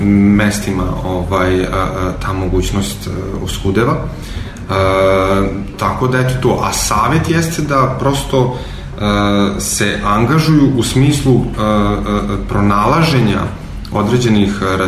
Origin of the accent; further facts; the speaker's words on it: Serbia; Mladi kod nas u Srbiji, onako iskreno, posle više godina iskustva imam utisak